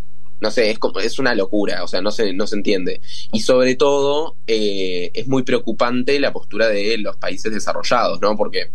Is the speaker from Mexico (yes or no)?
no; Argentina; Y les decía esto, o sea, mira, yo vengo de Argentina.